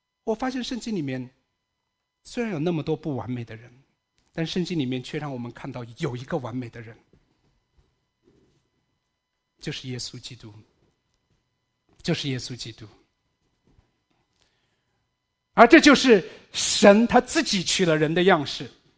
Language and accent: Chinese; China; moved away; 我来自中国大陆